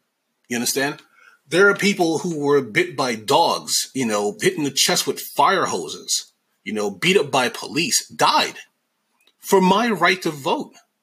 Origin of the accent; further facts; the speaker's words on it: New York, United States; Because I'm from New York, you know, and we know that.